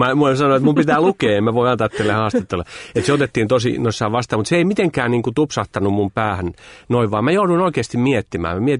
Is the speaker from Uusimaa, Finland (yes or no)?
yes; Helsinki, Uusimaa, Finland; No niin, mä oon helsinkiläinen alun perin ja Helsingissä toimin tälläkin hetkellä.